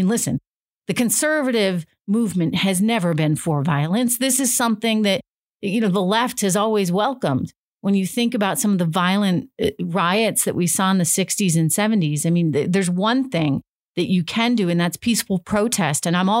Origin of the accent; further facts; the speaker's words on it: New Hampshire, United States; Like I grew up in New Hampshire when I was a little kid. Some of the first words I ever read were live free or die on the back of every license plate.